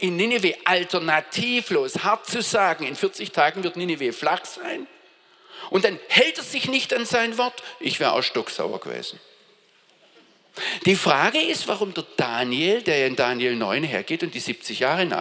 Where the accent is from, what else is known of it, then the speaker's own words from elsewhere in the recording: Pforzheim, Baden-Württemberg, Germany; Wir kommen alle aus der Pforzheimer Gegend